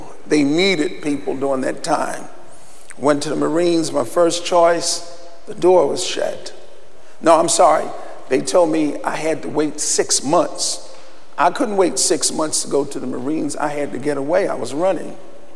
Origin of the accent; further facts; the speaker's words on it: Philadelphia, Pennsylvania, United States; And so I went there with a reputation. I was from Philadelphia. I was 17.